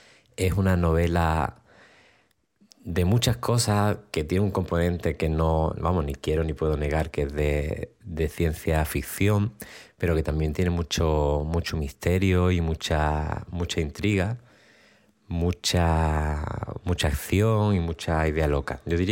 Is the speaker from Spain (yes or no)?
yes; Cádiz, Andalusia, Spain; Yo vengo os he dicho de Cádiz